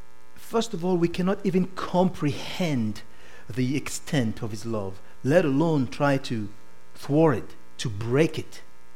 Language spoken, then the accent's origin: English; Cameroon; I lived under that principle growing up in Cameroon.